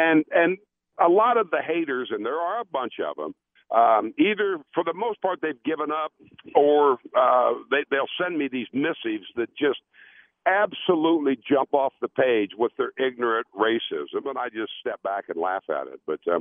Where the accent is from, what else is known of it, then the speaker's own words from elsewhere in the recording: Midwest, United States; I was actually a Minnesota fan at that time, growing up in the Midwest and going to Minnesota a year or two later.